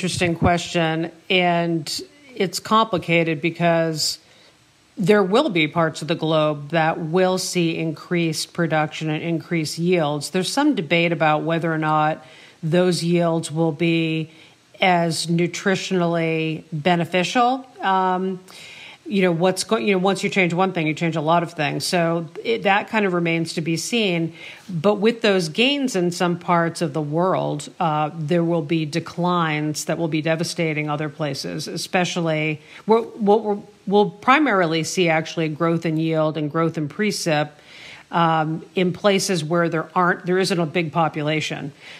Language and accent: English; New England, United States; born there; I was born in New England and coming back here.